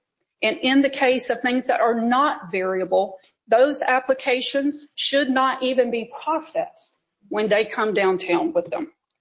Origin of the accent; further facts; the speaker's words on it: Atlanta, Georgia, United States; now in Savannah, United States; I'm a Savannah resident, pretty new to Savannah, but I'm from Atlanta.